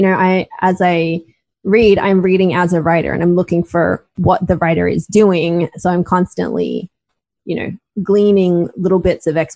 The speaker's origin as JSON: {"language": "English", "country": "Australia", "said": "So, you know, I'm Australian, my partner is British, and so I use words like cheeky, but most Americans wouldn't use a word like cheeky."}